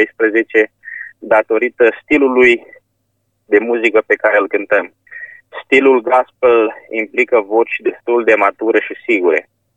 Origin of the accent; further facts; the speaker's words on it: Suceava, Suceava County, Romania; Exact. Eu sunt din Suceava.